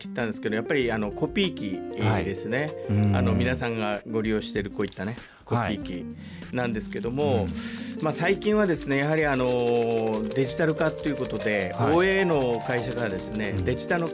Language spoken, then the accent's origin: Japanese; Tochigi, Japan; moved away as an adult; also born or lived in Tokyo; そうですね、はい、栃木、高校まで栃木にいまして、それから東京の方でずっと仕事をしておりました